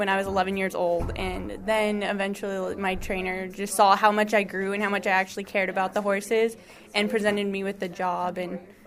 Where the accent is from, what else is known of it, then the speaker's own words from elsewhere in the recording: Chino, California, United States; from Chino FFA in California.